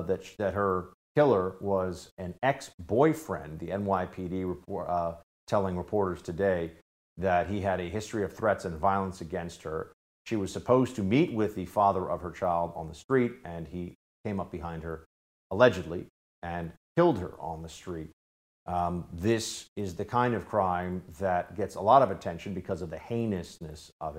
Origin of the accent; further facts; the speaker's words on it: New York City, New York, United States; It happened in the neighborhood that I grew up in here in New York City, the Upper East Side